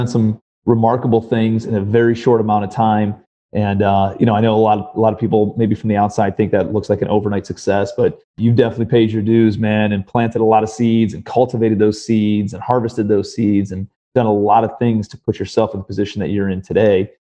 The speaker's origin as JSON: {"language": "English", "town": "Cleveland", "region": "Ohio", "country": "United States", "lives_now": "Charleston, United States", "said": "Well, I'm from Cleveland, but I live in Charleston now."}